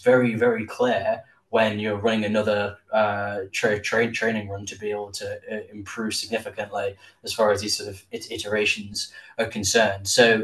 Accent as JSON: {"language": "English", "region": "England", "country": "United Kingdom", "said": "of course I'm English"}